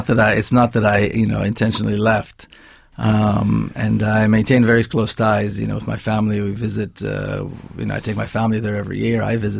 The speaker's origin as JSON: {"language": "English", "town": "Jerusalem", "region": "Jerusalem District", "country": "Israel", "tie": "born or raised there", "said": "I grew up in Jerusalem, which is supposedly a mixed city, but it's also a very segregated city"}